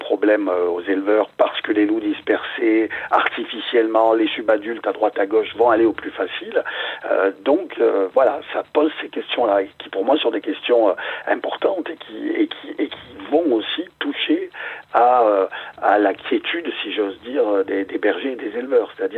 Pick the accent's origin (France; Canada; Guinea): France; Et avec les quantités qu'on a aujourd'hui d'ongulés sauvages chez nous en France, dans les Alpes et aussi ailleurs en France